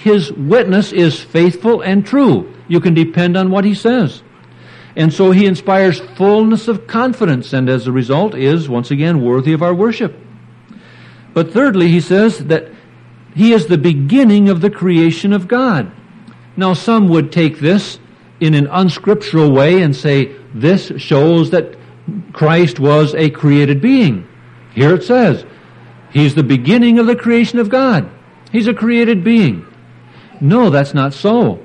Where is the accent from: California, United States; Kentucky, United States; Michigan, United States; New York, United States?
Michigan, United States; But Michiganders, and so we get around it by saying, I'm from Michigan.